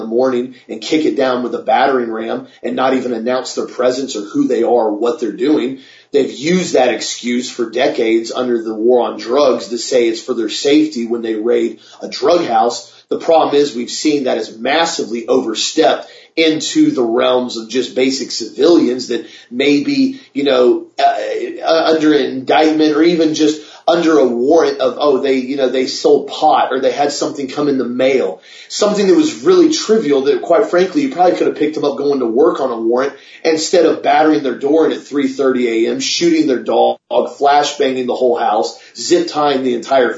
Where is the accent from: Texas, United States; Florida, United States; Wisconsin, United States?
Florida, United States; as a young child, I grew up in Florida, especially Central Florida, which is very, you know, is a remote area. It's all orange groves around here, very conservative area.